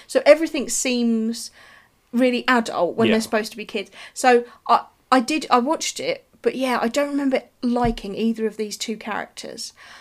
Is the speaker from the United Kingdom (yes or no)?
yes; United Kingdom; as a Brit, it's a kind of insight into this other world.